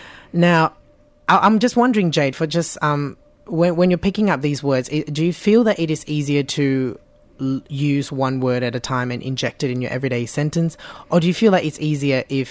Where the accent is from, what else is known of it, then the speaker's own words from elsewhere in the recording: Malaysia; first language Cantonese; Because I grew up speaking Cantonese. Mm-hmm. Okay. But because I grew up in Malaysia, the Cantonese sounded different.